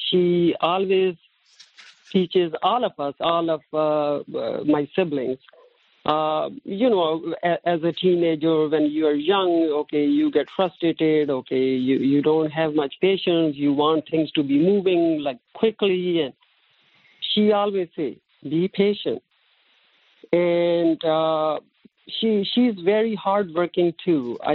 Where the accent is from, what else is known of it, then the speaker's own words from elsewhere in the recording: Pakistan; Growing up in Pakistan, it was such a nice experience. I grew up in a small town, not like in big metropolitan cities